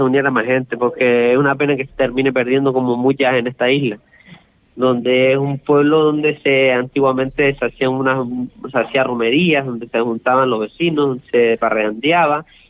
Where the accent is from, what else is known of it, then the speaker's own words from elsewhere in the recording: Canary Islands, Spain; porque todos somos majoreros, canarios